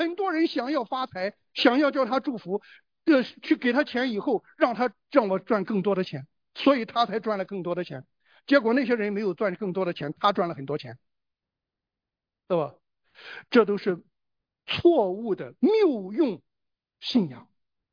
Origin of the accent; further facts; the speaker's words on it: China; 所以我们中国人美女蛇就是从这个地方来的，对吧？